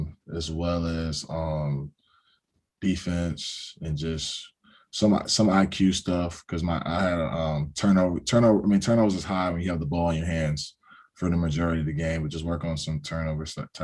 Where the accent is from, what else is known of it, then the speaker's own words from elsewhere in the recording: Durham, North Carolina, United States; always growing up in ACC country. I was born in Durham, North Carolina. So I was born in Duke Hospital.